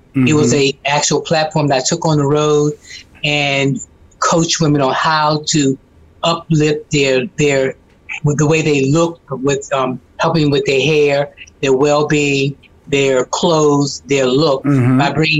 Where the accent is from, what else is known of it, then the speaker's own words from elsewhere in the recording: North Carolina, United States; now in Washington, United States; well, I'm from North Carolina. But yeah, I mean, I have the city, but I still got the country